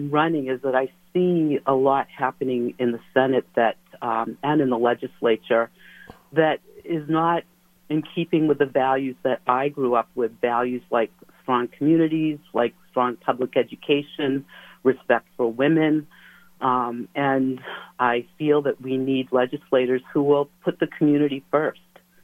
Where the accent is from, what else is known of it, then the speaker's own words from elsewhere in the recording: Nashua, New Hampshire, United States; now in Brookline, United States; Well, my home is in Brookline, New Hampshire. I've lived here for about 30 years, but I grew up in Nashua, New Hampshire.